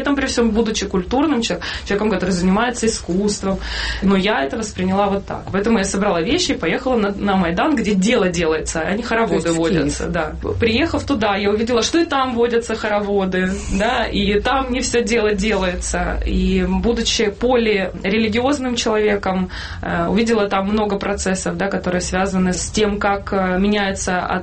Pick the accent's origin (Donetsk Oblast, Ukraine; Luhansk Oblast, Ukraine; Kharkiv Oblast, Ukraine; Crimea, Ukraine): Donetsk Oblast, Ukraine; Donetsk; я выросла в Донецке на райончиках